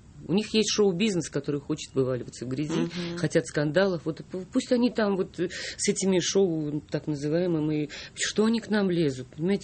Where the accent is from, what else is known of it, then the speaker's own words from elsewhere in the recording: Saint Petersburg, Russia; Я из Питера.